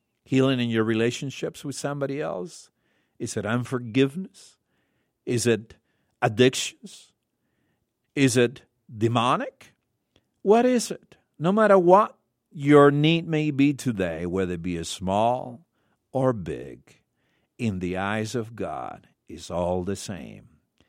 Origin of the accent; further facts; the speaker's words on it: Argentina; I'm from Argentina myself.